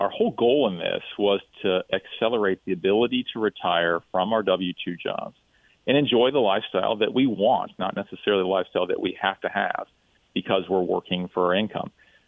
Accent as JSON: {"language": "English", "region": "Ohio", "country": "United States", "said": "I'm from Ohio originally, and so we've looked in the Columbus market, the Cincinnati market."}